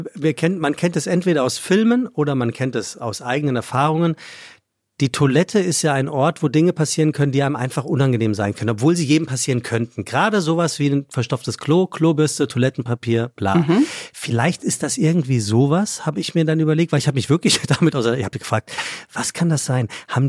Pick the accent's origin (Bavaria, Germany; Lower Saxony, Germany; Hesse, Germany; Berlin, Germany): Hesse, Germany; Ich komme ja aus dem Taunus